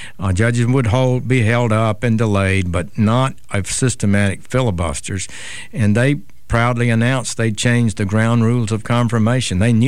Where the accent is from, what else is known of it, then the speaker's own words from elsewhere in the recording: Camden, Alabama, United States; we're both from Camden. I'm from Camden, Alabama, and he's from Camden, Arkansas.